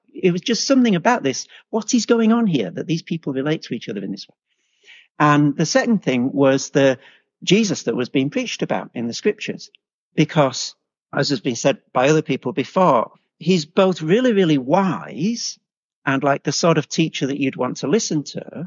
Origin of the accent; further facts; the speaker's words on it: England, United Kingdom; So yeah, I am English, as you could probably tell from the first word that I spoke.